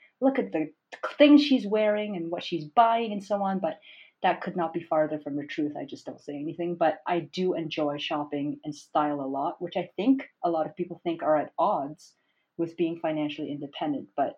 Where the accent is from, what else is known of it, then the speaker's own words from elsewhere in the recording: Toronto, Ontario, Canada; also born or lived in Montreal; Yes, so I'm from Montreal, but I grew up in Toronto.